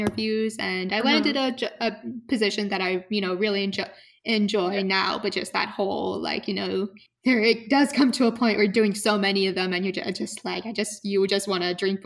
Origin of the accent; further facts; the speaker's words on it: United States; because though I'm American, I spent a great deal of time in the Middle East and in Turkey and in Arab countries